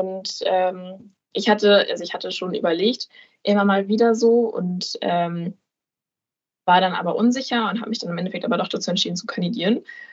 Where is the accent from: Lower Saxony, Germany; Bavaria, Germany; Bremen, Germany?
Lower Saxony, Germany; Ich komme aus Niedersachsen, aus dem wunderschönen Landkreis Harburg und gehe aktuell in die 13. Klasse.